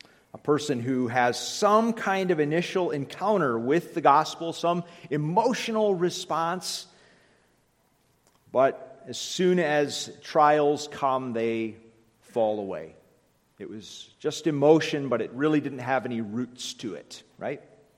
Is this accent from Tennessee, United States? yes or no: no; Oxford, Michigan, United States; And I've made reference to my hometown, Oxford, Michigan, the gravel capital, the one-time gravel capital of the world.